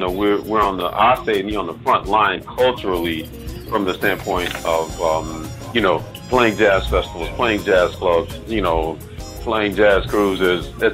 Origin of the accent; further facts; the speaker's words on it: Memphis, Tennessee, United States; We grew up together here in Memphis.